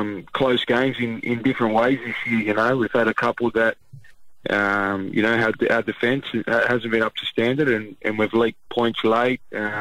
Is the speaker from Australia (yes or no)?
yes; Doonside, New South Wales, Australia; I grew up in Doonside and moved to Mount Druitt.